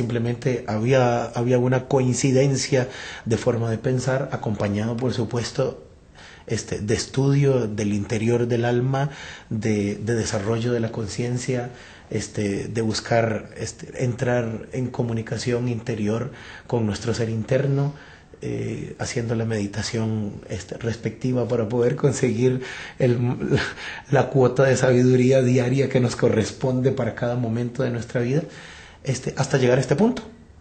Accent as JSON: {"language": "Spanish", "country": "Nicaragua", "tie": "born there", "said": "mi mamá, mi papá, que nacimos en Nicaragua"}